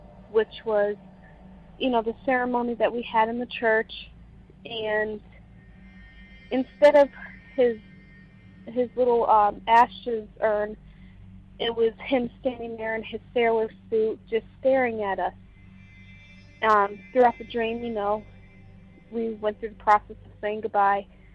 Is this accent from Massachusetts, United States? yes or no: yes; Massachusetts, United States; Hi, so I'm from Massachusetts, and as far as I can remember, you know, growing up where I live, I've always had experiences.